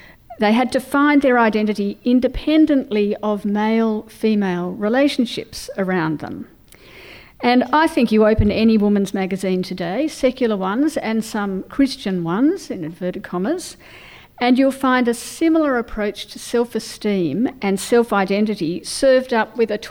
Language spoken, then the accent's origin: English; Australia; if you wonder why I speak funny, it's because I'm from Australia.